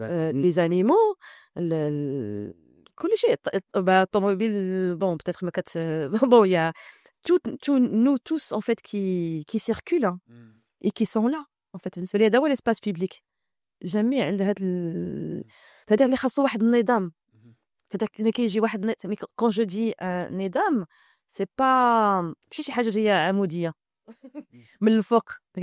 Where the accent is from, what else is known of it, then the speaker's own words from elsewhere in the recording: Morocco; كاينه هاد الهيرارشيزاسيون في عندنا في المغرب